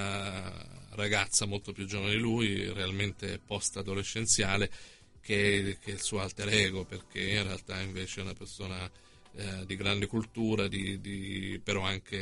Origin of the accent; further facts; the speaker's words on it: Gaeta, Lazio, Italy; Sono di Gaeta, che è una città ancorché del Lazio di cultura napoletana, e però poi Roma è diventata uno dei miei centri di autobiografia